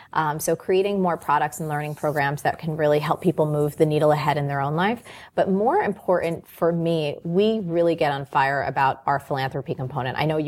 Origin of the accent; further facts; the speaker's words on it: New Jersey, United States; I mean, like, I'm from New Jersey.